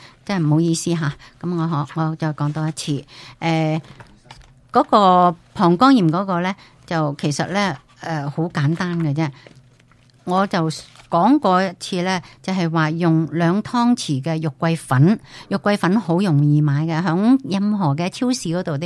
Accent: China; 但是我们中国人呢就叫 cranberry 是山楂咯，其实是不啱咯。

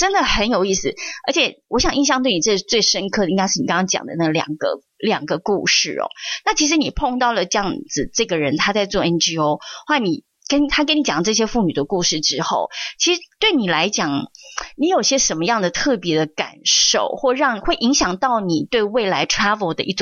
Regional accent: Taiwan; now in United States; 我也是从台湾来的嘛

